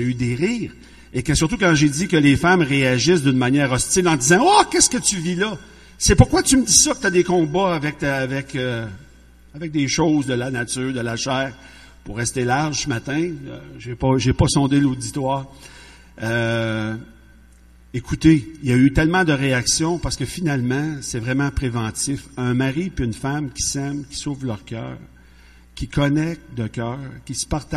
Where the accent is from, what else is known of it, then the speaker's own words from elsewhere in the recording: Shawinigan, Quebec, Canada; On est de la Mauricie, je suis de Shawinigan, René de Trois-Rivières.